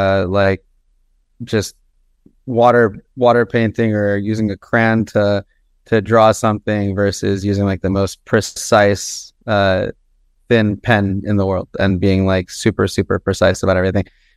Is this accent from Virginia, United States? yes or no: no; San Jose, California, United States; also born or lived in Los Angeles; Yeah, I grew up in California. I was in San Jose and then LA, and throughout childhood, always wanted to be a doctor